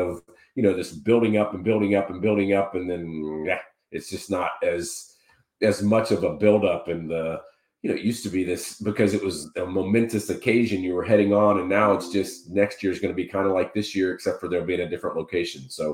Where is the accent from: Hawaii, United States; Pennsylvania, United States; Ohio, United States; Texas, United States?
Ohio, United States; Dayton; But I'm originally from Dayton, Ohio, so it's relatively close.